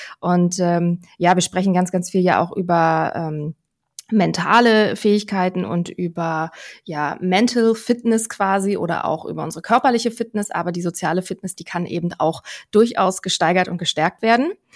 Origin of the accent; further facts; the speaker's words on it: Berlin, Germany; now in Hamburg, Germany; Ich bin eine Berliner Pflanze, da komme ich nämlich eigentlich her und da fühle ich mich auch sehr stark beheimatet. Mittlerweile lebe ich aber hier oben bei Hamburg. Das heißt, das ist wirklich mittlerweile mein Zuhause.